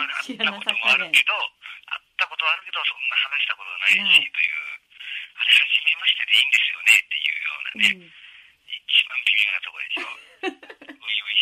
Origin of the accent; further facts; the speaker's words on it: Tokyo, Japan; 僕もと東京出身なんで、